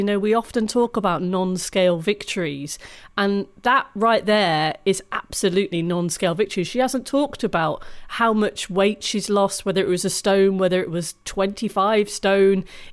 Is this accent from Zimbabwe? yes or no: no; United Kingdom; No, I think that's as British people, perhaps.